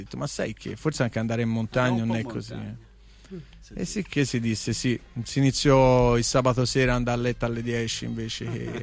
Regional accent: Sesto Fiorentino, Tuscany, Italy; quindi siamo entrambi di Sesto Fiorentino

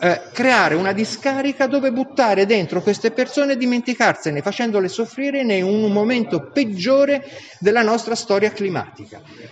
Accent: Florence, Tuscany, Italy; noi ci occupiamo del carcere di Sollicciano, essendo fiorentini

